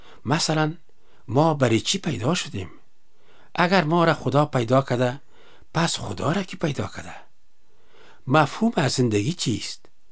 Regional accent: Kabul, Afghanistan; born there; ما در شهر کابل به دنیا آمدیم. پیش از اینکه به عیسی مسیح ایمان بیارم کدام هدفی در زندگی خود نداشتم.

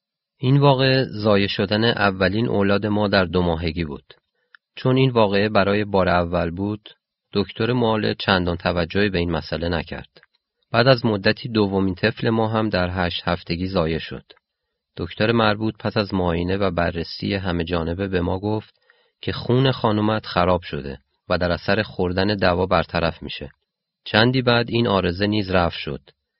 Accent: Iran; و از ایران هستم.

